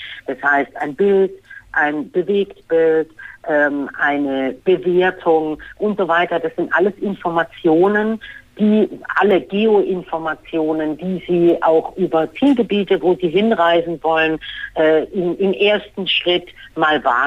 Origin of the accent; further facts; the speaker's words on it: Berlin, Germany; hey, ich komme aus Berlin, ich nehme jetzt typische Sachen aus Berlin